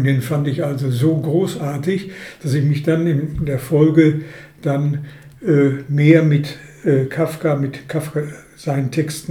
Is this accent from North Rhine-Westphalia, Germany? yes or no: yes; Hagen, North Rhine-Westphalia, Germany; Ja, ich komme aus Hagen und bin mit der Literatur verbandelt seit den frühen 80er Jahren.